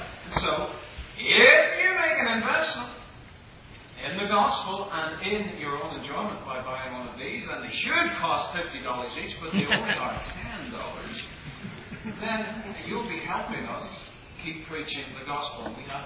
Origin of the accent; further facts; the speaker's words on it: Ireland; Growing up in Ireland, not in my particular home, but a lot of the neighbors' homes